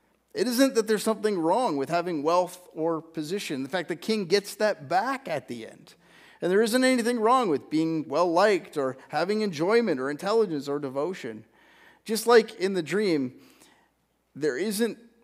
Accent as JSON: {"language": "English", "town": "Cambridge", "region": "Ontario", "country": "Canada", "tie": "born or raised there", "said": "I grew up in the Hespeler part of Cambridge, and we were within nose shot of an oil refinery."}